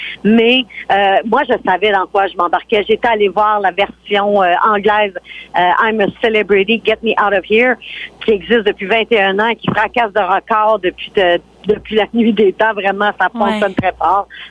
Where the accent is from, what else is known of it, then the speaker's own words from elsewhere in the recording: Quebec, Canada; On est des Québécois. On est habitué de gérer des ours, des ratons laveurs, des moufettes.